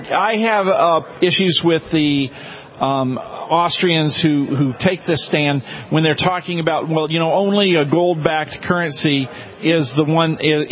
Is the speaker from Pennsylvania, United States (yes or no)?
no; Louisiana, United States; also born or lived in Wyoming; now in Austin, United States; Oh, no. I was born in Wyoming, most of my time growing up in Louisiana, and then running around the West for a while, last 10 years or so in Austin, Texas.